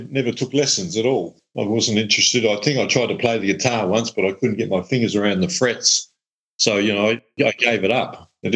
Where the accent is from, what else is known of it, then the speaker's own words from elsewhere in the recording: Balaclava, South Australia, Australia; also born or lived in Darwin / Adelaide; I was born in Balaclava Hospital, about 100 k's north of Adelaide. Yeah, so I'm a country boy at heart. Back in the early 60s, I lived there for about 7 or 8 years of my life, and then my parents moved to Darwin.